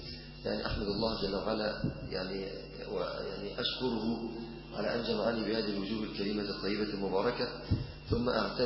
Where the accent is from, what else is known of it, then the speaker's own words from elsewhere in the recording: Mansoura, Dakahlia, Egypt; أنا من المنصورة، أنا من الدقهلية، بس أنا بقول لكم أنا لفيت مصر زنجة زنجة.